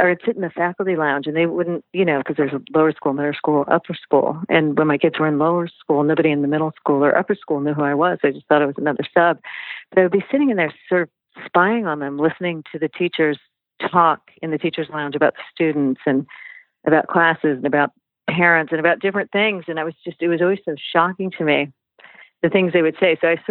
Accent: California, United States; I'm from Southern California where we, you know, roller skated to school and went to the beach after school and it was all very mellow

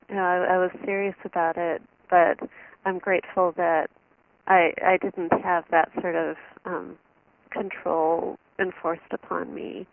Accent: Chicago, Illinois, United States; I'm from Chicago.

